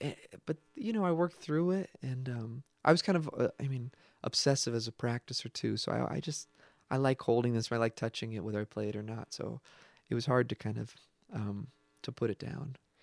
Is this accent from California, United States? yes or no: yes; California, United States; I'm from Northern California.